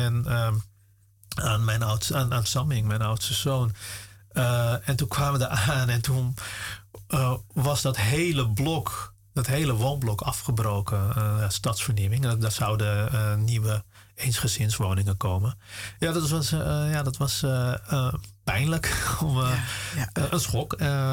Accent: Amstelveen, North Holland, Netherlands; daarna zijn we verhuisd naar Amstelveen.

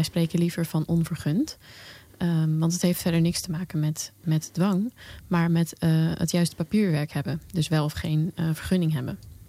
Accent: Amsterdam, North Holland, Netherlands; Ik kom uit Amsterdam.

